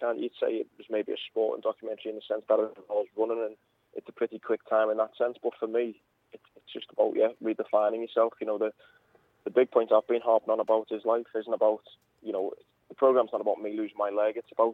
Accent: Bootle, North West England, United Kingdom; growing up in Bootle, and I used to play left back as a kid for each Sunday league team

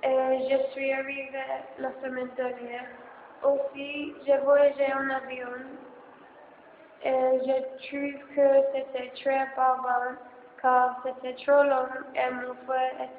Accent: England, United Kingdom; French is a second language; je suis anglais. Aussi, je suis en vacances en Australie.

